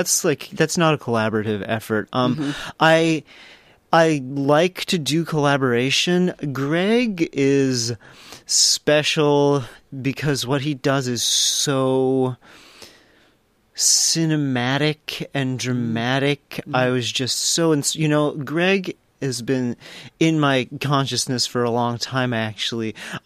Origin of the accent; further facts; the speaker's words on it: Durango, Colorado, United States; I grew up, when I was a small child, I grew up in Durango, Colorado, which is out by Four Corners.